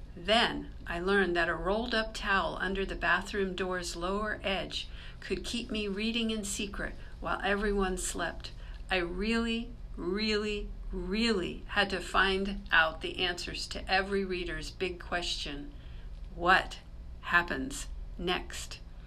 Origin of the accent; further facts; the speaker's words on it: Florida, United States; I grew up in Florida. I had to learn about boots, snow shovels, hats, gloves, scarves